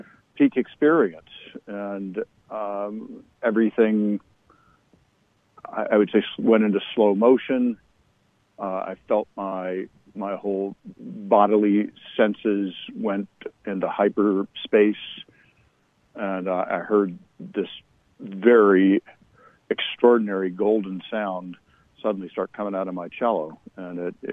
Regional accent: Kentucky, United States; I grew up in Kentucky, which was a very fertile environment.

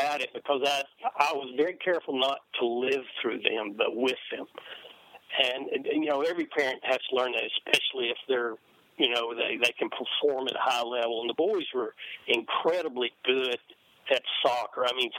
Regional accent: Knoxville, Tennessee, United States; You know, I was from Knoxville and University of Tennessee was everything.

